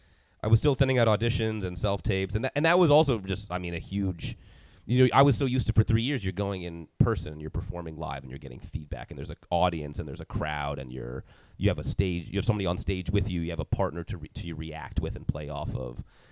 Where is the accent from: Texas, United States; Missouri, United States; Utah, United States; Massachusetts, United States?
Massachusetts, United States; And then, so there's theater where I grew up in the Berkshires